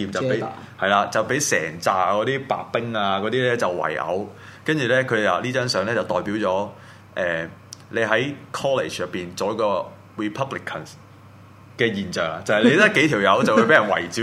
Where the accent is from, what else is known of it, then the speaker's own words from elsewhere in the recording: Hong Kong; 因為我哋香港人其實係俾呢個中共壓迫得好緊要噶嘛